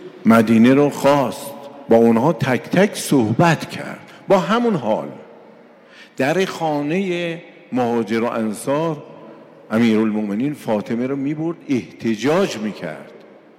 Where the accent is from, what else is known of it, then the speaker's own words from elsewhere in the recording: Iran; 30 سال پیش وقتی بنده رفتم بیرون از ایران خارج، میگفت بچه کجایی؟ وقتی که میگفتیم بچه ایرانیم،